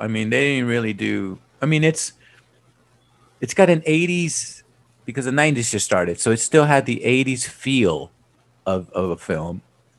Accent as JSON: {"language": "English", "town": "South Gate", "region": "California", "country": "United States", "tie": "born or raised there", "said": "And I remember going back because I grew up in Southgate. You know, there weren't big homes out in Southgate."}